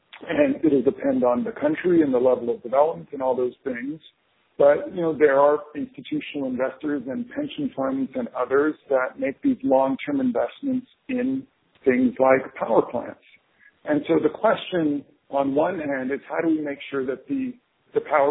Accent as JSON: {"language": "English", "country": "Canada", "said": "I'm Canadian, so I come from that part of the world at a personal level."}